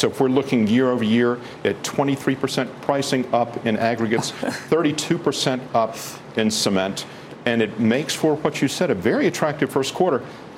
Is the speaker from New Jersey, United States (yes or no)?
no; North Carolina, United States; My home state of North Carolina, for example, has now started dedicating certain amounts of sales tax directly to infrastructure